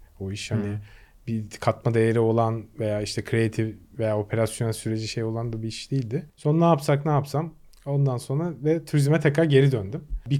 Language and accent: Turkish; Kadıköy, Istanbul, Turkey; Ben İstanbul Kadıköy'de doğdum. Suadiye'de. Yaklaşık hatta 30 yaşına kadar da orada